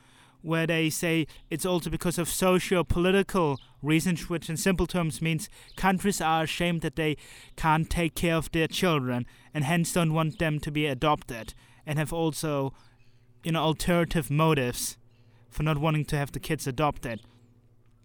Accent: Transylvania, Romania; where Romania formed their constitution in my hometown region in Transylvania.

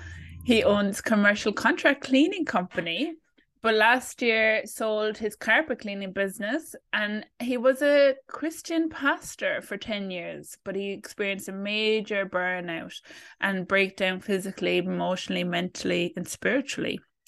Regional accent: Ireland; I'm a postpartum doula, a mother, and I'm Irish.

